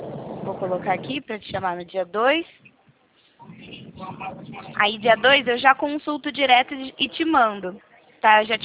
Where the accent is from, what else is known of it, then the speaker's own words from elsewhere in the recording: São Paulo, Brazil; Eu sou do interior de São Paulo.